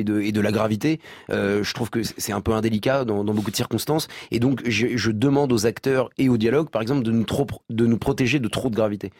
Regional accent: Corsica, France; C'est pour faire exister ma mère dans le film. Ouais. On est corse, elle est bastiaise.

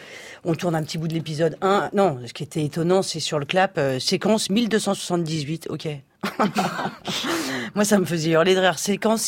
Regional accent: France; Ils adorent que je sois très française. Je pense que si je perdais mon accent, ils seraient super déçus.

